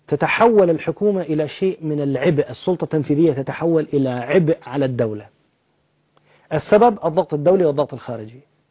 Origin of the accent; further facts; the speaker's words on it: Bahrain; أعتقد أن نحن عندنا في البحرين إشكالية في الجانب القانوني